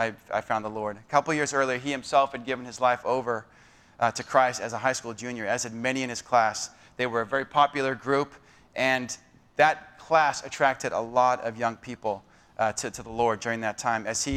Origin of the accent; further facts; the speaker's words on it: South Africa; now in United States; I am a South African American, having immigrated from SA initially in 83 and then permanently in 1987.